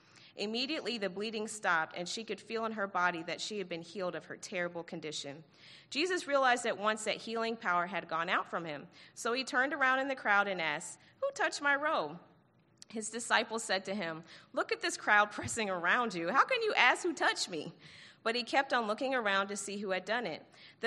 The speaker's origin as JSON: {"language": "English", "town": "Roswell", "region": "Georgia", "country": "United States", "tie": "born or raised there", "said": "I was raised right here in Roswell, in Alpharetta. I went to Milton High School."}